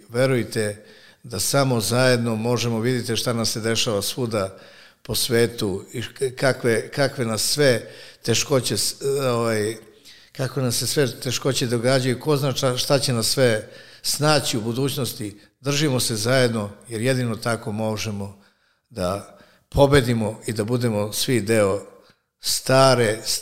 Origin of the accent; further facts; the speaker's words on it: Serbia; Mi sa ponosom ističemo da smo Srbi. Mi volimo svoju zemlju i svoj narod. Mi volimo našu majku Srbiju.